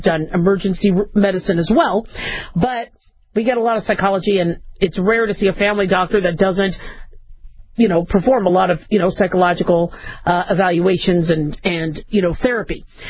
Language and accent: English; Arizona, United States; also born or lived in California; Remember, I grew up in the Southwest. I was born in California, grew up in Arizona, live in Southern Nevada.